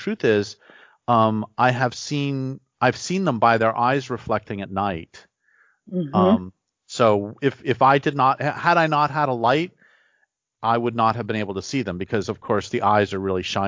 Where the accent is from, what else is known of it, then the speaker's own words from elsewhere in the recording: Colorado, United States; You know, honestly, okay, so when I was a kid, I grew up in Colorado, and I remember seeing a bobcat at night.